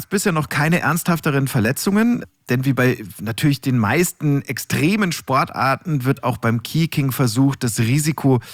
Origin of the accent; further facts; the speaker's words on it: Munich, Bavaria, Germany; als Münchner Kindl bin ich mit diversen Überschlag-Schiff-Schaukeln auf dem Oktoberfest ja sozusagen groß geworden.